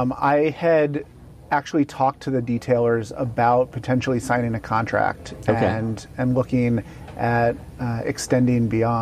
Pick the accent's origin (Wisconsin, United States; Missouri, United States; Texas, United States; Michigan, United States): Missouri, United States; Kansas City; So I grew up in Kansas City, lived there my whole life, and then in eighth grade decided, hey, I want to go to the Naval Academy.